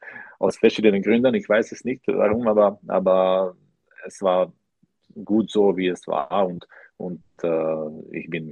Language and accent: German; Matúškovo, Trnava Region, Slovakia; German is a second language; now in Germany; Es war so in meine Heimat, in meine Heimatverein in der Slowakei, in Matuschkovo.